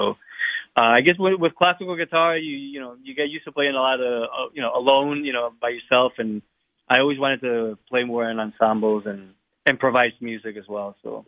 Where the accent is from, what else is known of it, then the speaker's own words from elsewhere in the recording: Madrid, Community of Madrid, Spain; So I grew up in Madrid, Spain, and there were always guitars around the house